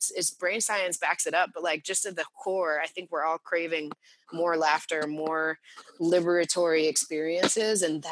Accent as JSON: {"language": "English", "region": "Texas", "country": "United States", "tie": "born or raised there", "said": "what I found growing up in Texas, what I found working in education with some of the most brilliant educators and scholars"}